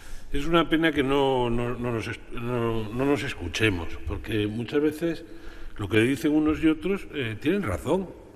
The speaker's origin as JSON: {"language": "Spanish", "town": "Ferrol", "region": "Galicia", "country": "Spain", "tie": "born or raised there", "said": "que se haga aquí y no en el Ferrol, que es mi tierra"}